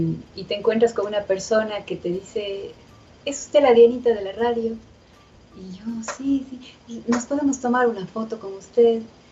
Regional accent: Machala, El Oro, Ecuador; born there; Yo no soy de Cuenca. Yo nací en Machala. Mis abuelos son sarumeños, de Loja. Vivieron en Machala después. Mi mami también lojana, sarumeña.

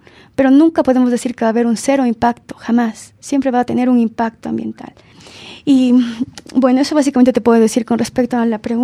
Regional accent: Ecuador; Ni nosotros pusimos de parte como ecuatorianos.

